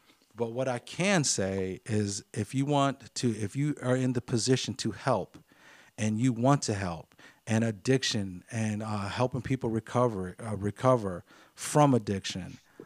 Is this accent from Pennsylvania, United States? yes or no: yes; Pennsylvania, United States; he is actually from, I might as well say my hometown of PA.